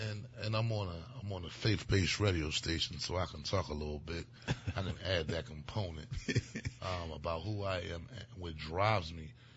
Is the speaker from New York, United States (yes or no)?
no; Philadelphia, Pennsylvania, United States; I grew up in Point Breeze, South Philadelphia all my life.